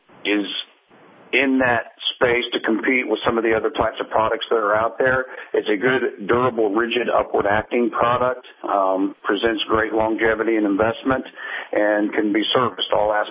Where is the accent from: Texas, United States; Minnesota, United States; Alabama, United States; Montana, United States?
Alabama, United States; Northport; now in Cleveland, United States; All right, I moved up here to Cleveland from Northport, Alabama, so I'm not too far from your neck of the woods where I originally come from.